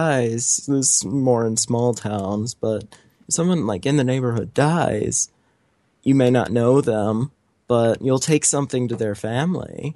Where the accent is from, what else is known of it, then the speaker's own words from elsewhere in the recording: the South, United States; I'm from the South, so, you know, quite literally close to home.